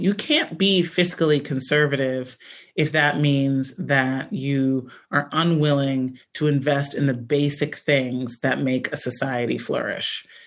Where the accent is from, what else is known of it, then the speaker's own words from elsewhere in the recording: Midwest, United States; I'm from the Midwest. I knew that factory workers in the South were getting a raw deal compared to those in the Midwest.